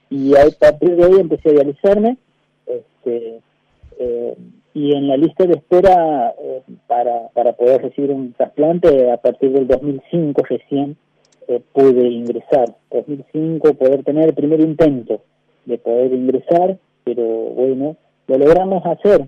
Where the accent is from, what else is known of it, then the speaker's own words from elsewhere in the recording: Santiago del Estero, Argentina; soy de Santiago del Estero.